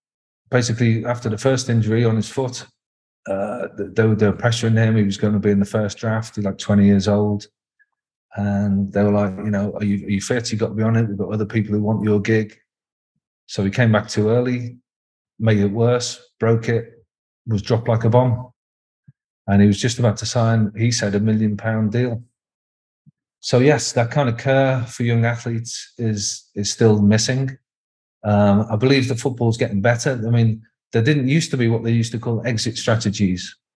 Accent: Liverpool, North West England, United Kingdom; accent: Scouse; moved away as an adult; now in London, United Kingdom; But I left Liverpool when I was 18, born in Walton, lived in Aintree, and went down to London to do a philosophy degree. And then music was my first love. I'm a cliche scouser in that music and football are the only t

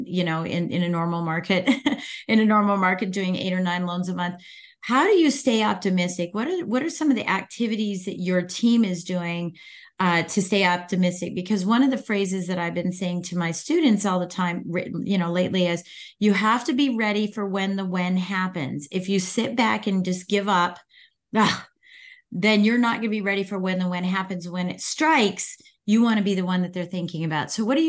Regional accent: Virginia, United States; And I'm from Virginia. I'm in from Northern Virginia. So I'm outside of DC

